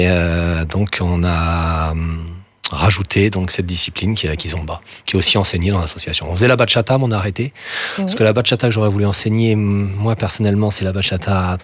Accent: Grand Est, France; accent: Alsatian; Alors moi aussi, mon accent espagnol, c'est terrible, hein, c'est alsacien espagnol.

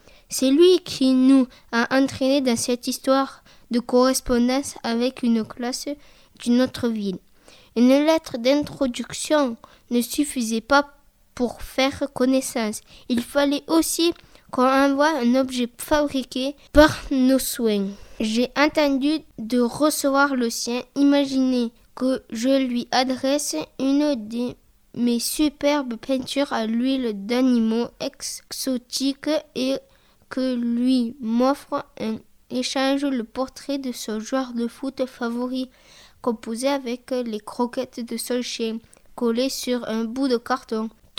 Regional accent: Bordeaux, Nouvelle-Aquitaine, France; Ce n'est pas parce que je suis bordelaise que je lui ai préparé des cannelés

